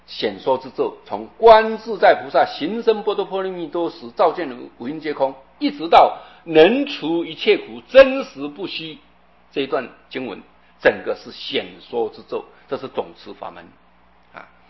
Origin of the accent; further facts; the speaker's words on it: China; 这是我们中国人在声音表达上这句话是最顺口的